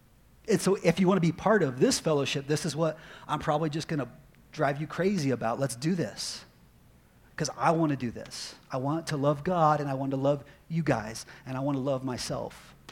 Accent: Prescott Valley, Arizona, United States; you don't get that from me because I'm from Prescott Valley. So I might have a weird accent.

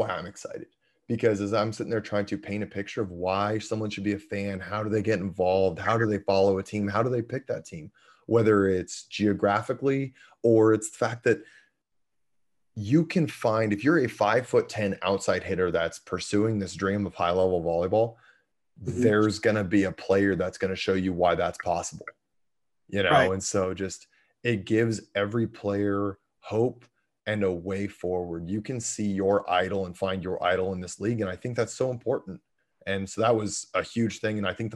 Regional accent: West Coast, United States; growing up in West Coast, we're so spoiled by D1 athletes

